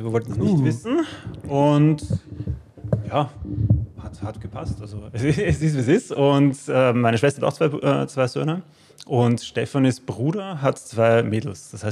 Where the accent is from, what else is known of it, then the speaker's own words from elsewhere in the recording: Tyrol, Austria; Also er war wirklich total entsetzt, wie man als Tirolerin in Wien ein Kind zur Welt bekommt.